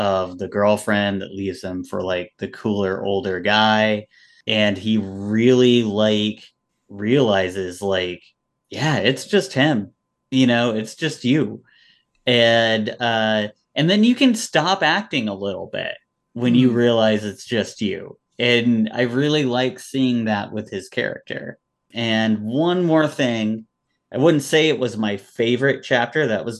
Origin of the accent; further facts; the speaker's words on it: Atlanta, Georgia, United States; I grew up in Atlanta. I saw it happen there.